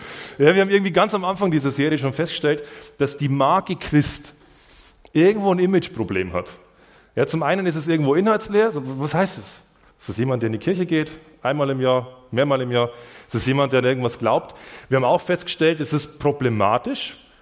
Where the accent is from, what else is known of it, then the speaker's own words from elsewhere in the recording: Bavaria, Germany; Es ist einfach, es ist meine Heimat, da bin ich daheim. Ich liebe dieses Dorf, ich liebe die Amberger Region, ich liebe die Oberpfalz